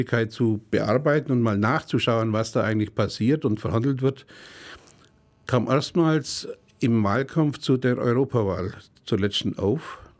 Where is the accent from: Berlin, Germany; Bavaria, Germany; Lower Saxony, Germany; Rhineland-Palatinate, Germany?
Bavaria, Germany; Senden; Ich komme aus Senden, aus Bayern und habe hier in Ulm 20 Jahre gearbeitet bei der Gewerkschaft.